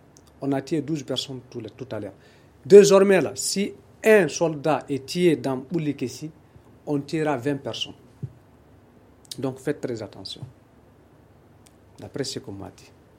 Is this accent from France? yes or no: no; Mali; On est tous des Maliens